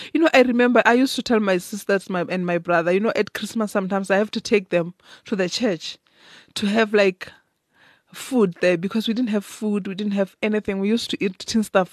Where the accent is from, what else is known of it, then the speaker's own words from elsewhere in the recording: Tzaneen, Limpopo, South Africa; I grew up in Tzaneen, Limpopo.